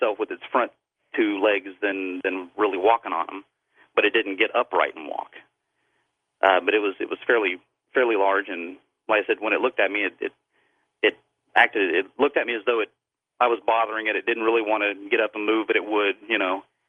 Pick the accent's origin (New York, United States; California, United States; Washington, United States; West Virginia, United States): West Virginia, United States; And the Mothman thing, I'm from West Virginia, and my wife and I took a trip to Point Pleasant and kind of explored that.